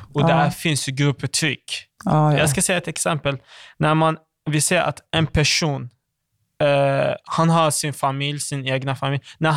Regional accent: Iran; Swedish is a second language; om min mamma, hon varit idag i mitt hemland, eller Iran.

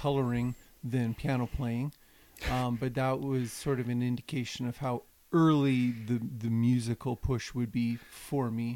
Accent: Kennedy, Saskatchewan, Canada; 2 hours southeast of Regina on the 48 highway.

